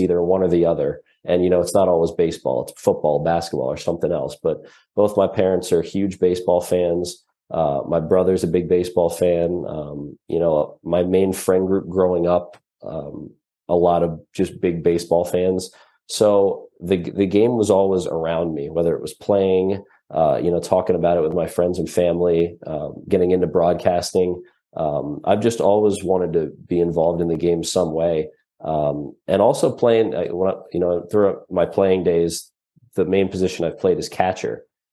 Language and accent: English; Philadelphia, Pennsylvania, United States; For me, I guess I'm from the Philly area, you know, grown up a Phillies fan.